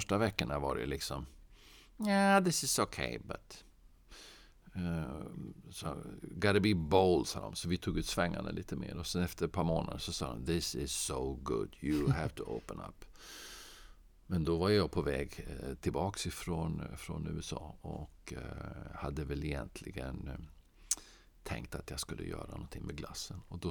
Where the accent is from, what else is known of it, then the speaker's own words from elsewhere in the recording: Norrköping, Östergötland, Sweden; also born or lived in Lund / Brussels; bott i Skåne, det hörs inte nu. Men jag har dels pluggat i Lund och blev väldigt förtjust i Skåne. Jag är egentligen från Norrköping. Och sen hade vi bott i Bryssel, och mina barn skulle börja skolan, och så slutet på 90-talet så flyttade vi till Skåne.